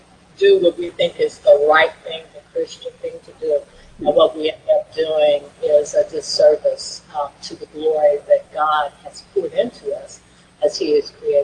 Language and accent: English; Canton, Kansas, United States; I was born and raised in Canton, Kansas, in a small township called Quintero, a very tight-knit community where truly the whole village raised you.